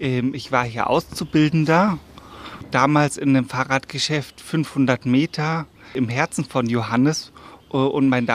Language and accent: German; Nuremberg, Bavaria, Germany; born there; Nö, ich bin wirklich in Nürnberg geboren. Gar nicht weit von hier.